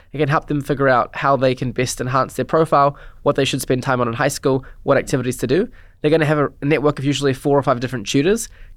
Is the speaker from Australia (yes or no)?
no; New Zealand; So I would say it's great as a Kiwi, selfishly, that we started in New Zealand.